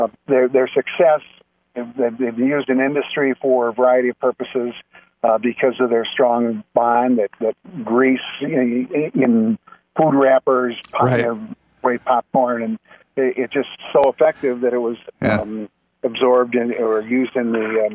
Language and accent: English; Wausau, Wisconsin, United States; I'm from the Wausau area.